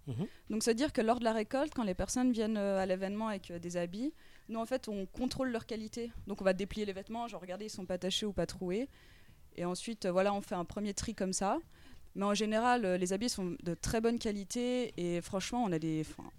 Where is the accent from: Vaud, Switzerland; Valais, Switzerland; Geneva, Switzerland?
Geneva, Switzerland; moi, en fait, je viens de Genève, à la base. Donc, j'étudiais à l'université de Genève. Et en fait, j'ai commencé des études à Lausanne, en septembre, à la HEP.